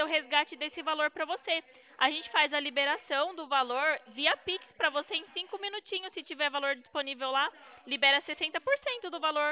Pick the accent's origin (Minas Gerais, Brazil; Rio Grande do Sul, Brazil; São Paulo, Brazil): São Paulo, Brazil; Sorocaba; eu sou de Sorocaba.